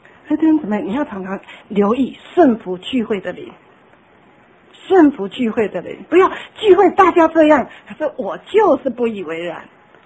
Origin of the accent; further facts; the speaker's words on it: China; 特别我们中国人最没有可塑性